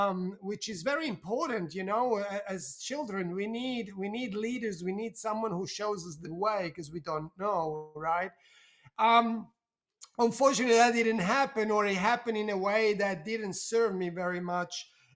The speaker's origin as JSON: {"language": "English", "country": "Italy", "also_born_or_lived": "Switzerland", "second_language": "English", "moved": "as an adult", "lives_now": "Melbourne, Australia", "said": "I was living in Switzerland. I'm from Italy, but I was living in Switzerland back then. And I moved to Australia, to Melbourne, where I am today."}